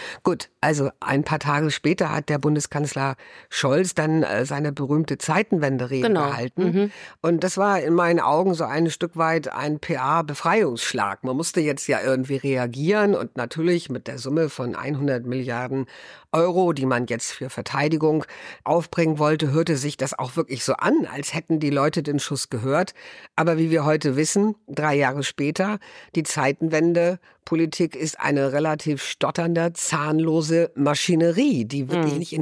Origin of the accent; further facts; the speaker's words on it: Germany; Und das ist etwas, was wir als Deutsche wirklich nicht wahrhaben wollten.